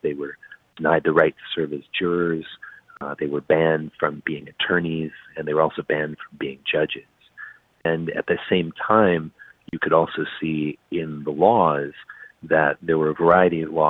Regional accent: Happy Camp, California, United States; I did. So I grew up near a little town called Happy Camp.

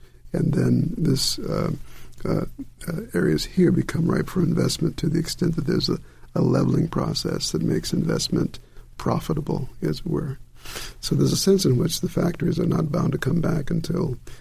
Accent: South Bend, Indiana, United States; also born or lived in Delta; And I was born in the Delta. And during the war, my folks moved to the north. My dad was a factory worker at Studebaker's in South Bend, Indiana.

